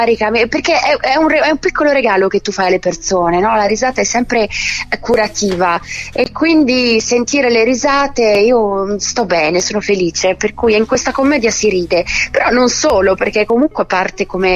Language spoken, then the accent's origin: Italian; Liguria, Italy; perché io mi sento da Ligure, ambasciatrice